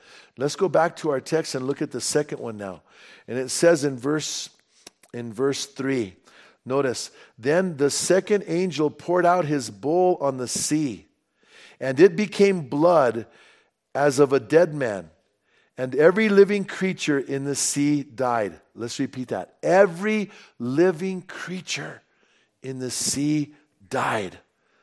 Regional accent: Bernalillo, New Mexico, United States; And I grew up in Bernalillo, and above where we lived, there was a big hip, we used to call it, was a hippie colony, right?

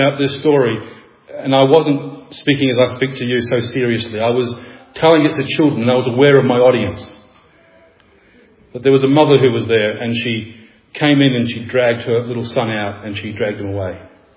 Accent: Scotland, United Kingdom; I'm Scottish.

